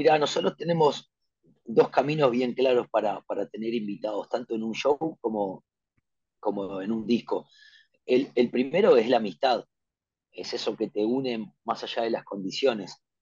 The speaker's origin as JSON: {"language": "Spanish", "country": "Uruguay", "said": "A nosotros, al Uruguay, siempre le costó asomar la cabeza entre dos monstruos como Argentina y Brasil. En los 90, MTV no nos daba bola a los músicos uruguayos."}